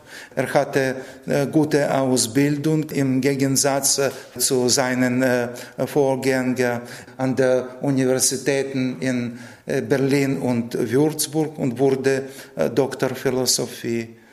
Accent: Ukraine; now in Lübeck, Germany; Ich bin aus der Ukraine.

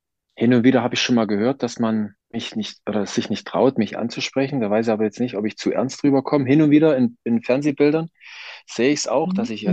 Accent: East Germany, Germany; als Ossi natürlich für die breite Masse.

